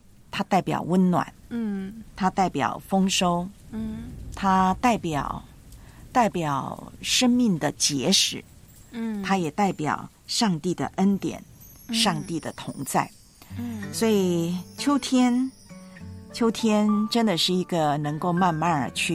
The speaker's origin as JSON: {"language": "Chinese", "region": "South China", "country": "China", "said": "但是我们南方常常搞不清楚现在是什么季节。"}